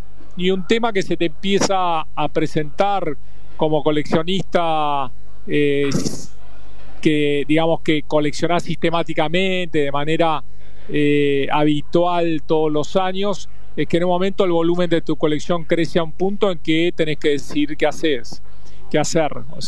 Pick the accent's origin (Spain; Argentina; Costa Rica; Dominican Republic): Argentina; Buenos Aires; born there; yo nací en el Abasto, en el barrio del Abasto